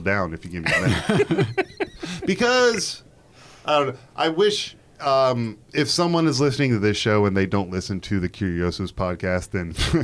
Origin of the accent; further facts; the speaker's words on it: Maryland, United States; I am from Southern Maryland. Yeah. It would take me about 70 minutes to get from my house I grew up in to your area.